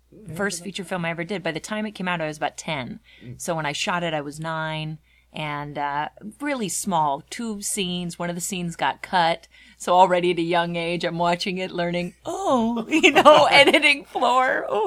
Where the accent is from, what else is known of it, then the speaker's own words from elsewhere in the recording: White Center, Washington, United States; No, my mom was a single mom. It was me and my sister, and we were born and raised in White Center.